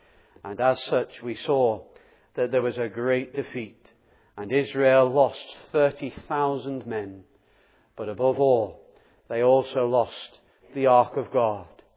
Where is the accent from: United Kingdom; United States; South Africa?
United Kingdom; Southport, North West England; When growing up in Southport